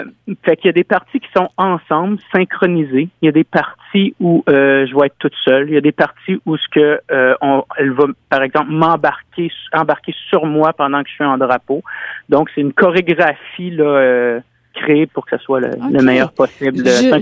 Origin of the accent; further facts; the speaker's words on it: Charny, Quebec, Canada; Moi, on vient de Charny.